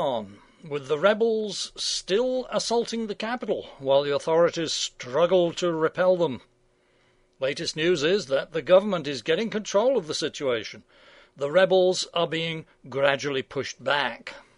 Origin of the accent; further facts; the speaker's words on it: Wisconsin, United States; I come from Wisconsin.